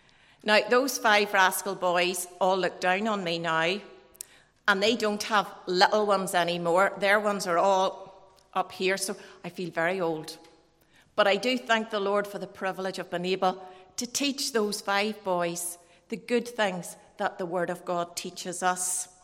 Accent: Armagh, Northern Ireland, United Kingdom; I had the privilege of growing up in Armagh Free Church under the ministry of Dr. Cook.

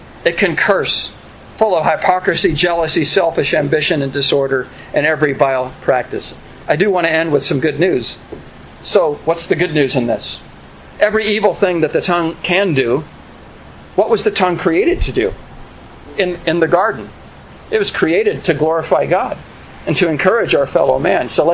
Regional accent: California, United States; moved away; I'm from California, and though I've been away from California for almost 17 years, I pay attention to the California wildfires

